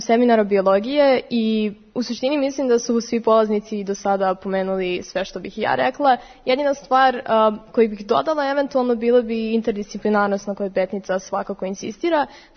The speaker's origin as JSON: {"language": "Serbian", "town": "Čačak", "region": "Šumadija and Western Serbia", "country": "Serbia", "said": "dolazim iz Čačka, ali trenutno idem u 1. razred 5. Beogradske gimnazije, prirodno matematičkog smera."}